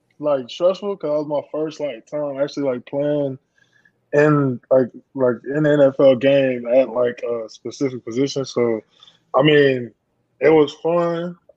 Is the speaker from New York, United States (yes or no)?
no; Florida, United States; Yes. Yeah. Yes, I am.